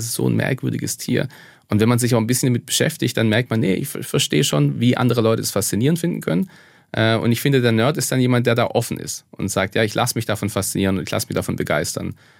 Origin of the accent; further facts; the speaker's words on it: Pforzheim, Baden-Württemberg, Germany; Also in der Pforzheimer Region eigentlich. In Pforzheim bin ich auf die Schule gegangen. Das heißt, ich bin so Grenzgänger zwischen Baden und Schwaben. Ich komme eigentlich ursprünglich von der schwäbischen Seite, kommt meine Familie her.